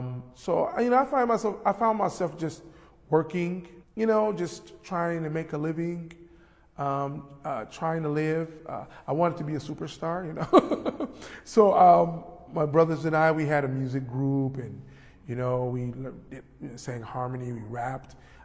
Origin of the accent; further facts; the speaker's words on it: Chicago, Illinois, United States; you know, I'm from Chicago. I was born in Chicago, on the west side of Chicago, in a pretty rough neighborhood, you know? A very rough neighborhood.